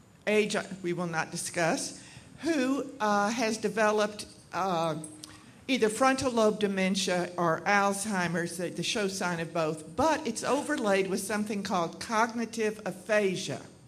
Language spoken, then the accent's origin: English; Houston, Texas, United States; from Houston.